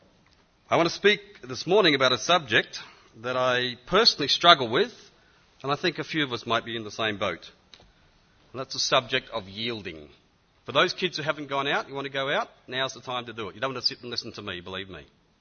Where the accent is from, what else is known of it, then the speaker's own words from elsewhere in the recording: Australia; accent: Australian; an Australian-American dictionary, because I think he was the only one who could really understand my accent.